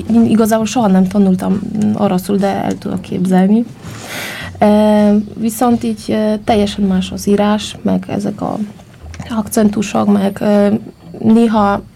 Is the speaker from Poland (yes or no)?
yes; Kraków, Lesser Poland, Poland; Hungarian is a second language; moved away as an adult; now in Hungary; Én krakói vagyok.